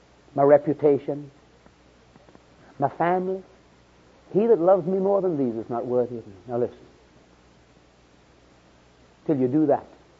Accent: Jamaica; born there; I'm a Britisher. You wonder where my accent is from, and I'm proud. You know, I was born in Jamaica, British Empire.

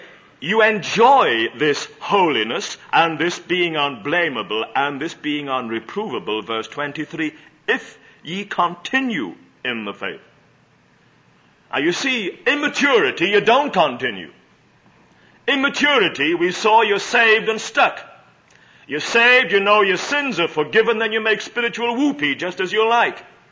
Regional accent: United Kingdom; now in United States; I'm an alien. I'm a British subject.

